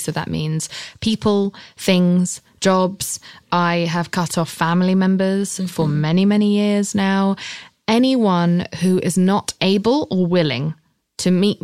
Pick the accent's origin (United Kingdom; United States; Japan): United Kingdom; England; I'm English. We just go.